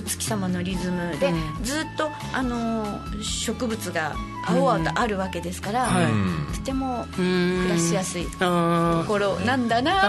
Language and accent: Japanese; Japan; はい、私は内地で生まれ育っているんですが